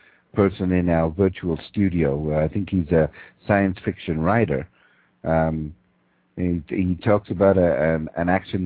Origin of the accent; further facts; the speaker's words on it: Canada; as a Canadian conservative, non-political, but Canadian conservative